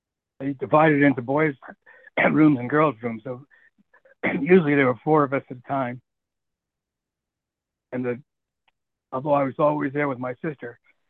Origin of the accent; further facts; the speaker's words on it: New York City, New York, United States; I was born in New York City at the Columbia Presbyterian Medical Center. I was premature, and early on I was placed in a foster home in Jamaica, New York.